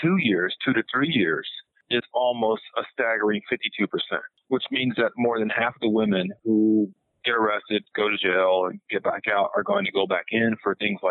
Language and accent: English; Delhi, Louisiana, United States; born there; And I was born in Delhi, Louisiana, which is a small town of like a square mile. It literally has two stoplights. And I moved from there to Los Angeles.